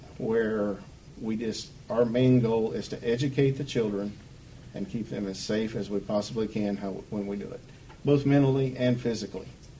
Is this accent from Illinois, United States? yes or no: no; Trenton, Missouri, United States; I think most of you in the room know me. Born and raised in Trenton. I've been here on and off all my life.